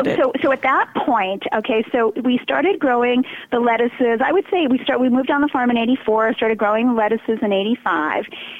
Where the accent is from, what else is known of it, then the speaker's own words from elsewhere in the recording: Brooklyn, New York, United States; Well, so my husband and I are both from New York. I was born in Brooklyn and went to high school in Manhattan.